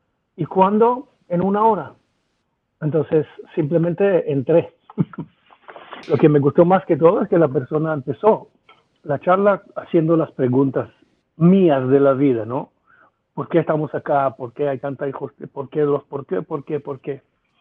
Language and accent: Spanish; Israel; Spanish is a second language; vivía en Israel, soy israelí. Entonces, como israelíes pasamos cosas bastante fuertes ya de una edad joven